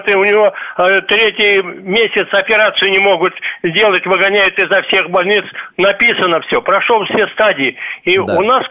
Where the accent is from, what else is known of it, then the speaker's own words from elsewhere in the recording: Moscow, Russia; born there; Я не могу в свою Москву родную попасть, где родился. В 37-м году.